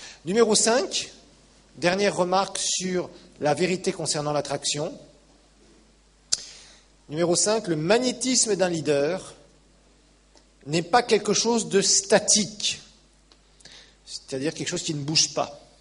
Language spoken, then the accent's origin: French; France; j'ai été élevé en France